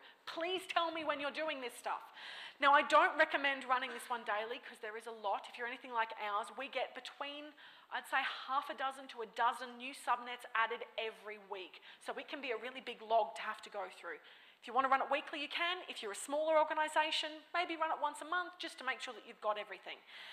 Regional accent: Australia; I'm going to use some examples because I'm Australian.

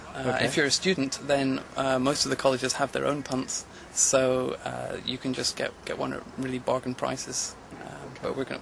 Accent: Glasgow, Scotland, United Kingdom; I grew up in Glasgow in Scotland, so it's not at all close to Cambridge.

